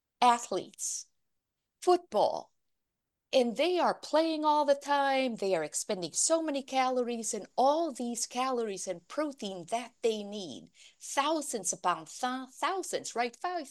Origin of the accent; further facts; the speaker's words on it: Arizona, United States; I'm from Arizona. So we use this in a lot of our hospitals in Arizona.